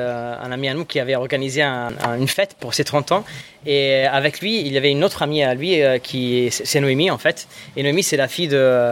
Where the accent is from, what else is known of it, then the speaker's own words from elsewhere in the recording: Italy; French is a second language; now in Paris, France; on est italien, on vient d'Italie. On habite à Paris depuis 8 ans, plus ou moins, mais on vient d'Italie à la base.